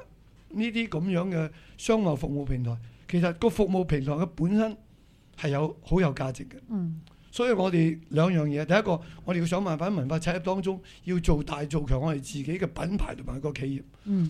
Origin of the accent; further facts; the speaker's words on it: Macau; 去作出我哋澳門人應該做嘅嘢